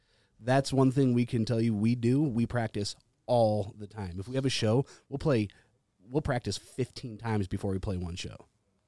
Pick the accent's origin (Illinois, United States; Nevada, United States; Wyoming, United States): Nevada, United States; Reno; We're from Reno. We've got to check out Reno. Come to Reno. It's like, we have something special here.